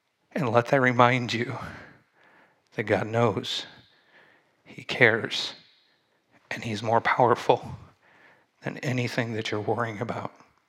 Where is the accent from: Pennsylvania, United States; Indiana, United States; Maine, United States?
Indiana, United States; now in New Jersey, United States; Now, I'm from Indiana, and we have birds and flocks that go together at times, but something happened that day that I have never seen before, and come to find out it happens quite often here in New Jersey.